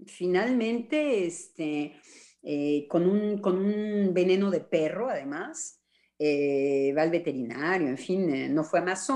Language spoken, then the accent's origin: Spanish; Mexico; yo como mexicana, dije